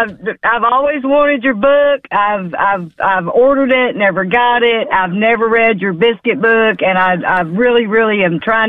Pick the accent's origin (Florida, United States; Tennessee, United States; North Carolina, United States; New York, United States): Tennessee, United States; Memphis; I grew up in Memphis as well.